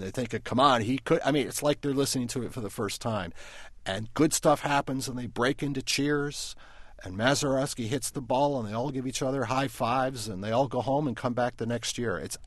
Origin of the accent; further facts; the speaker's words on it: Pittsburgh, Pennsylvania, United States; and I grew up in Pittsburgh, and I felt, too, that the fans always accepted him